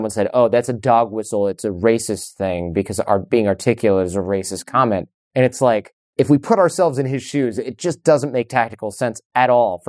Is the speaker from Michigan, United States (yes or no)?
yes; Detroit, Michigan, United States; And I grew up in Detroit, so I'm a little bit ashamed that I'd never heard of that.